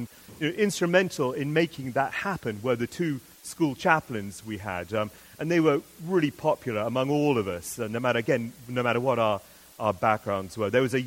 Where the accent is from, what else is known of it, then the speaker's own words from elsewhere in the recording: England, United Kingdom; I went to visit my home country of England